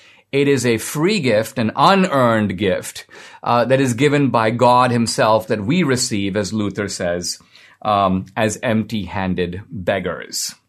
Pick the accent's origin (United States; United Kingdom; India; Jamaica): India; I grew up in India, and even though India is a Hindu country, my family was and is Catholic. We're part of a small Catholic minority in India, about 3%.